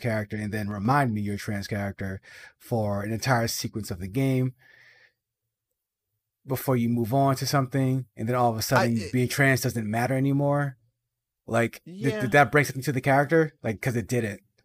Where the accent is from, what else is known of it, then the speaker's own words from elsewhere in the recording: Boston, Massachusetts, United States; I'm from Boston. I meet trans people every day.